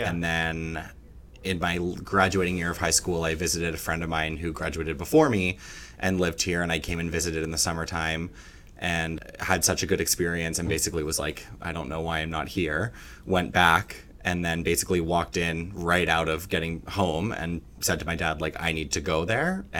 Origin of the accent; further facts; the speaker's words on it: Salmon Arm, British Columbia, Canada; now in Vancouver, Canada; I'm a bit of a farm, small town kid that moved to the big city. I grew up in Salmon Arm, British Columbia. Not born, thankfully, but raised, unfortunately.